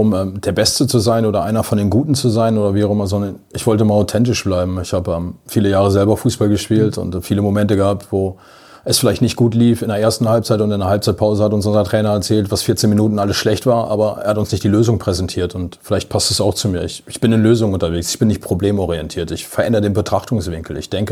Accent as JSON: {"language": "German", "town": "Osnabrück", "region": "Lower Saxony", "country": "Germany", "tie": "born or raised there", "moved": "yes", "said": "Es ist meine Heimat. Ich bin dort geboren, ich bin dort aufgewachsen."}